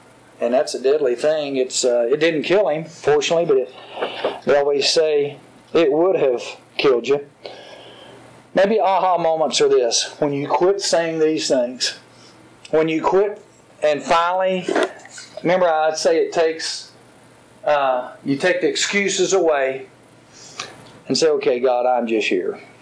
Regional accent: Giles, United States; When I grew up in Giles, I'm telling all about Giles since Gene reminds me, but I remember growing up one time a boy tried to kill himself.

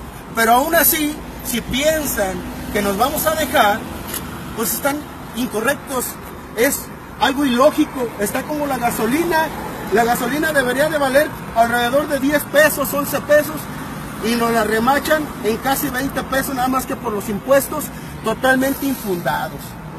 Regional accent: Jalisco, Mexico; vengo del estado de Jalisco.

